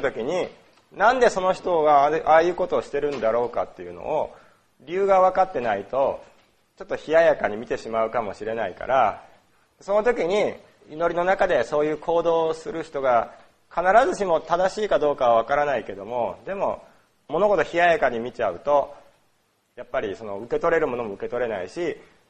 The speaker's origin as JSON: {"language": "Japanese", "region": "Osaka", "country": "Japan", "said": "私大阪出身なんで、大阪弁は喋らない、あんまり喋らないけども、やっぱり大阪弁を聞くとすごい親しみが湧きますし"}